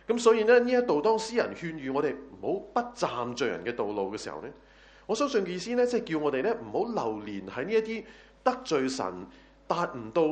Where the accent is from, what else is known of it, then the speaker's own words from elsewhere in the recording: China; 你知道我们中国人的说话就是物以类聚